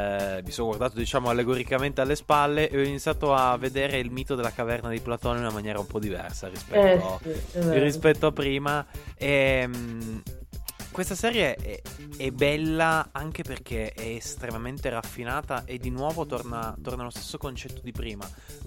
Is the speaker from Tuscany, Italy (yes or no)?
no; Piedmont, Italy; Siamo due piemontesi, né? Però non siamo di Biella.